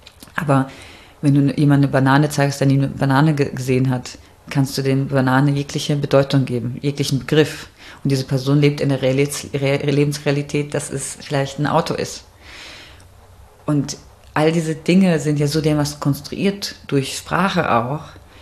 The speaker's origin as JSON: {"language": "German", "region": "North Rhine-Westphalia", "country": "Germany", "tie": "born or raised there", "said": "Aber ich bin im Ruhrgebiet aufgewachsen und meine Eltern hatten sehr viele Freunde in Wuppertal."}